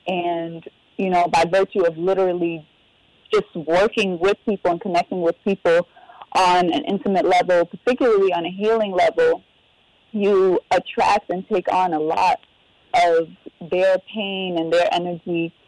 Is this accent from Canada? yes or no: no; Boston, Massachusetts, United States; now in Brooklyn, United States; it's not just here in Brooklyn, it's not just where I grew up in Boston